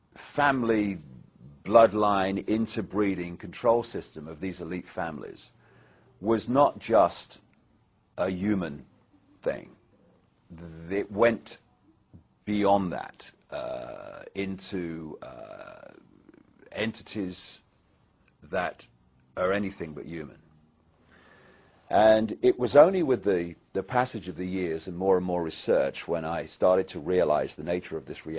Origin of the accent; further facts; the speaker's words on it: England, United Kingdom; from England.